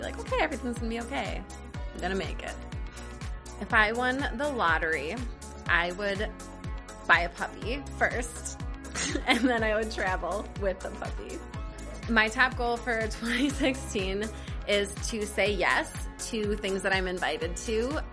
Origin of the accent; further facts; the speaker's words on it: Lakeville, Minnesota, United States; I'm from Lakeville, Minnesota, and this is my third year as a Minnesota Vikings cheerleader.